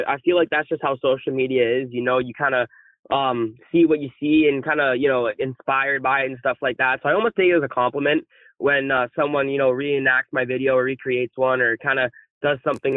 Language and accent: English; Clarington, Ontario, Canada; also born or lived in Toronto; Yeah, so I'm from Toronto, and I grew up playing minor hockey in Clarington.